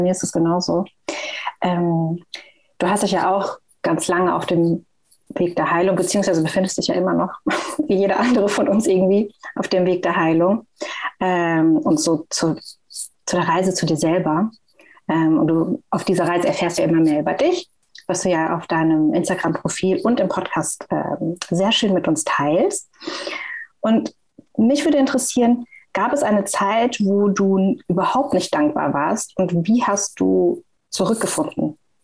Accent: Frankfurt, Hesse, Germany; wie schon gesagt, ich bin aus Frankfurt.

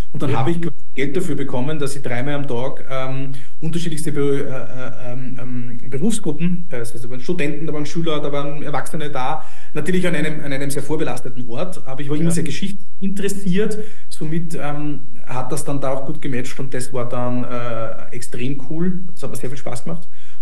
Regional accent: Austria; Das waren 9 Monate ist bei uns in Österreich der Zivildienst da damals

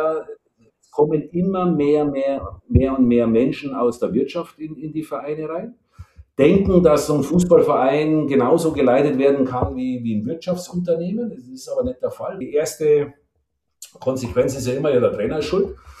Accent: Bavaria, Germany; Also ich bin aus Bayern, also aus Umgebung von München.

